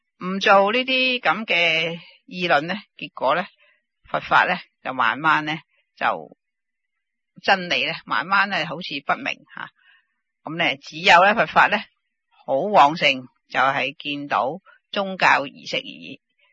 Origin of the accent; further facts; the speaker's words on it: China; 呢个系印度人嘅心量，我中国人就冇呢样啦